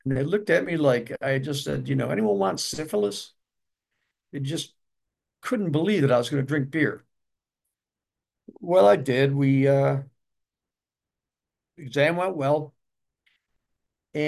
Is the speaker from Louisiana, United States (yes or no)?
no; Buffalo, New York, United States; also born or lived in Rome, New York; So I returned to Rome, New York, where my parents were now living. I was born in Rome. I moved here to Buffalo when I was three. My parents moved back to Rome. So I moved back to Rome.